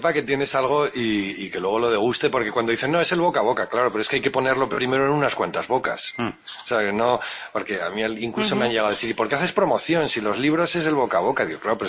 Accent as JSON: {"language": "Spanish", "town": "Logroño", "region": "La Rioja", "country": "Spain", "said": "pero ¿cómo demonios alguien compra el mío si soy de Logroño?"}